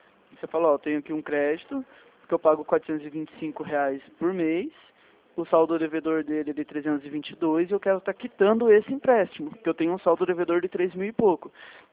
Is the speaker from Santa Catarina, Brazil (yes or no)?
no; Paraná, Brazil; Não, sou daqui do Paraná.